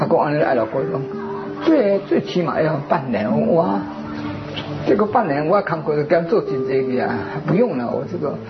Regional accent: Taichung, Taiwan; 我们是台中来的啊，台中，

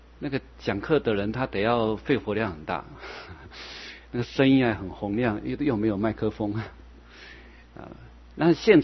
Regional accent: Xindian, New Taipei, Taiwan; 我们出生在像我呢是等于是说台北县人的，像我住在俗家住新店

